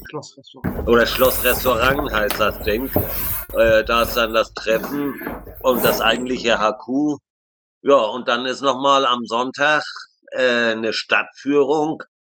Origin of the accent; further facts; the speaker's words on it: Flensburg, Schleswig-Holstein, Germany; ich bin hier in Flensburg aufgewachsen.